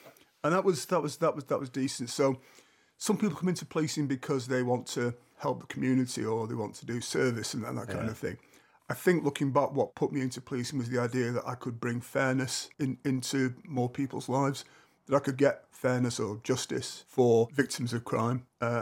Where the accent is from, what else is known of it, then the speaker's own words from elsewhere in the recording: North West England, United Kingdom; I was born and brought up in Lancashire.